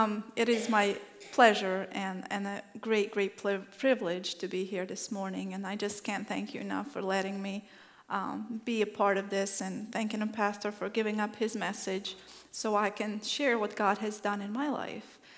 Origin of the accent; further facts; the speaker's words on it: Bosnia & Herzegovina; moved away as an adult; now in United States; I was born and raised in Bosnia. I got to the United States about 16 years ago